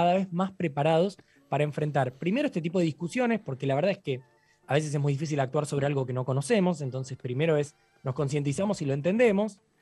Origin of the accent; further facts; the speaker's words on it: Buenos Aires, Argentina; muchos de nosotros somos de Buenos Aires, de la ciudad de Buenos Aires, de alrededores